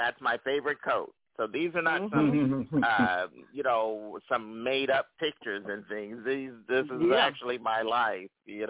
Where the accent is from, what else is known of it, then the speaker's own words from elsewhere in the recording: Philadelphia, Pennsylvania, United States; now in New York, United States; I am one of those transplanted New Yorkers. I come from Philly. But what I always tell folks, Philadelphia, and particularly in the part of Philly I grew up in, which was North Philadelphia, it looks a lot like Brooklyn.